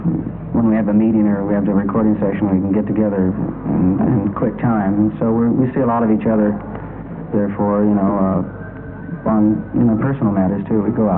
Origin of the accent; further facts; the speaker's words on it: Los Angeles, California, United States; Well, we're all from Los Angeles, or the Los Angeles area in California.